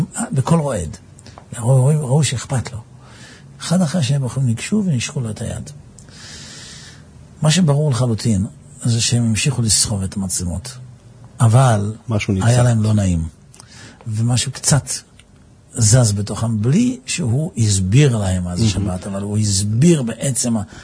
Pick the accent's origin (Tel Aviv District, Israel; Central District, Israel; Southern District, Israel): Central District, Israel; Netanya; אני גדלתי בנתניה. היינו משפחה, נאמר, המשפחה החרדית היחידה בבניין זה ודאי, אחת משתי משפחות שומרות שבת.